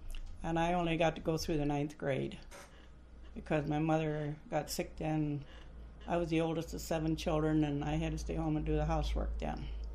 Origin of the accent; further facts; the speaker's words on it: Titonka, Iowa, United States; Oh, I lived in the Titonka. I was born in the Titonka area on the farm.